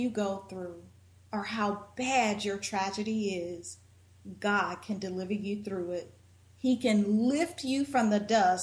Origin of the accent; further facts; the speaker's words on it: Winfield, Louisiana, United States; People in my hometown, which is in Winfield, Louisiana, and Winfield, Louisiana is about 4 hours north of New Orleans.